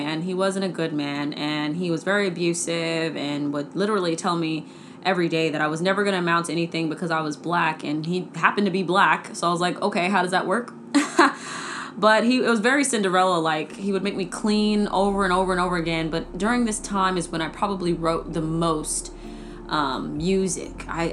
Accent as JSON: {"language": "English", "town": "San Antonio", "region": "Texas", "country": "United States", "tie": "born or raised there", "also_born_or_lived": "Lubbock", "said": "I was born in Lubbock, Texas, and I was raised in San Antonio, Texas. I grew up without my father around. I'm mixed race. I'm Hispanic and Black, so I dealt with a lot of racism and things like that growing up in Texas."}